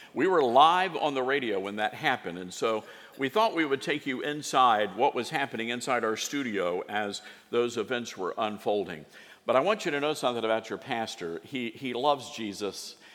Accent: Southern United States, United States; And growing up in the South, we're used to tropical storms and hurricanes.

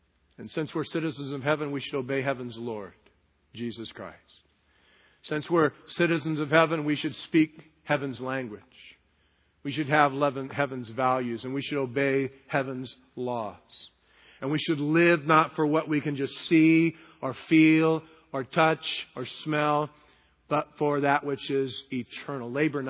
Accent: United States; Thank God that I'm an American.

